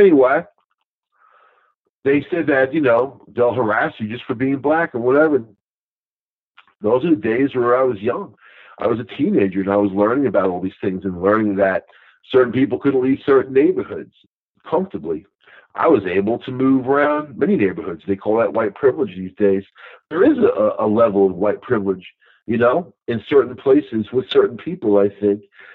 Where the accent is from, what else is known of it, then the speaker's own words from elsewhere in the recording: New York, United States; I was from Nassau County, the next county over.